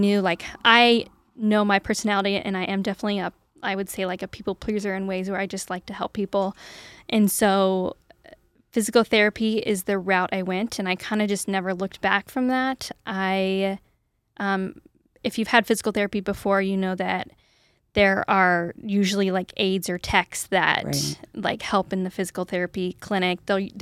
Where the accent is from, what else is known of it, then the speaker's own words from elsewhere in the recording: Lewiston, Idaho, United States; I grew up in Lewiston, Idaho. So I'm a true Idahoan through and through.